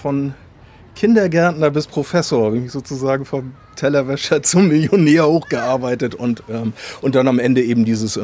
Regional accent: Kiel, Schleswig-Holstein, Germany; Ich glaube, als Kieler kann man der Faszination mehr eigentlich nicht entkommen, oder?

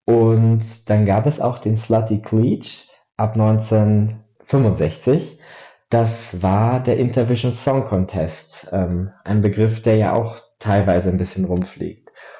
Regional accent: Vilshofen, Bavaria, Germany; Ich komme aus Vilshofen in Niederbayern und bin Historiker, was deutsch-tschechische Beziehungen angeht. Ich komme, wie gesagt, aus Niederbayern, habe aber slawische Wurzeln.

